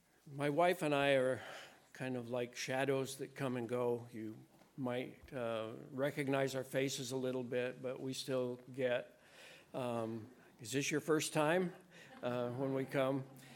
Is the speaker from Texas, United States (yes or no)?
no; Idaho, United States; I am originally from Idaho, and I grew up in southern Idaho. I was number six of seven kids